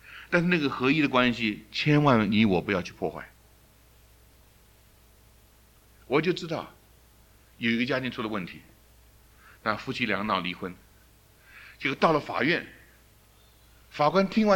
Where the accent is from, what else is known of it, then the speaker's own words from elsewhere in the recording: China; 尤其东方的父母，尤其我们中国人常常犯这个问题。